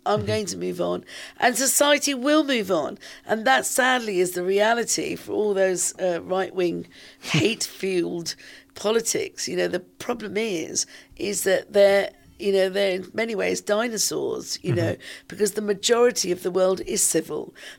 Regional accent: London, United Kingdom; some of this was happening here in London, in my hometown.

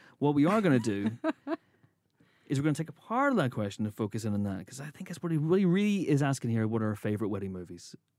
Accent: Northern Ireland, United Kingdom; I know we're Northern Irish

